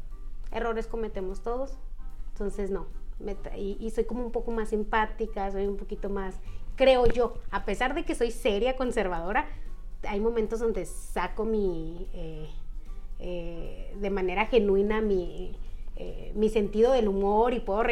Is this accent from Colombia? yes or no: no; Mexico; first language Mixtec; Spanish is a second language; mi lengua materna es el mixteco.